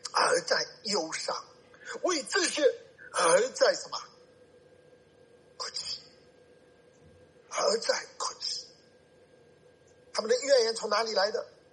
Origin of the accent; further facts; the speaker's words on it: China; 读到这里啊，我们中国人啊